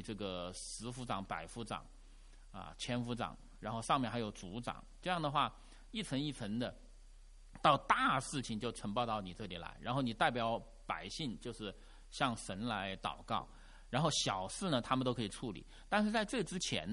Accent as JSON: {"language": "Chinese", "country": "China", "said": "你像我们中国人华人以前我们也有名然后有字啊"}